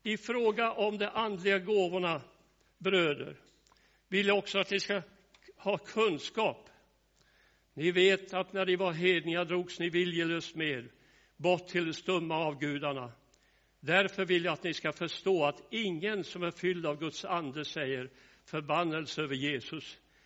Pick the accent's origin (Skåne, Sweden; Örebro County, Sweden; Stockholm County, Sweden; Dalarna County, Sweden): Skåne, Sweden; Jag föddes i en familj med 5 syskon. Med föräldrar som gick till bönehuset hemma i Skåne.